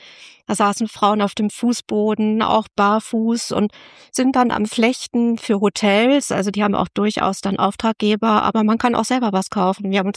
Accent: Germany; Das lag vor allem daran, dass wir gesagt haben, wir sind Deutsche. Das ist nicht unsere Kultur, nicht unsere Sprache.

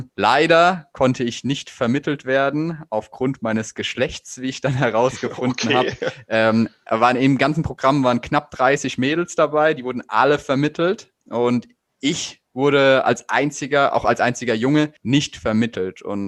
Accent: Heidelberg, Baden-Württemberg, Germany; ich bin 24 Jahre alt und ich komme aus Heidelberg

